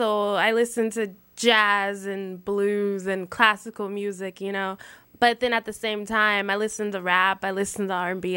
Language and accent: English; San Pedro, California, United States; now in Long Beach, United States; San Pedro.